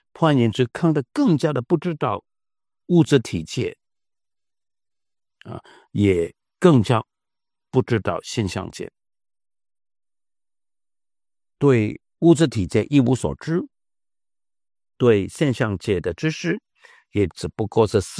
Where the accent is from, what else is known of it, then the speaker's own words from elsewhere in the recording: Hong Kong; 用我们香港人的讲法